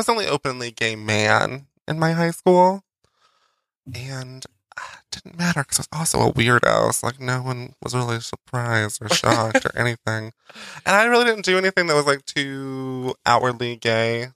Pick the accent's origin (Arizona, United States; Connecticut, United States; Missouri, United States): Connecticut, United States; Colebrook; Oh no, I just I'm from like Redneck Central in like northwestern Connecticut.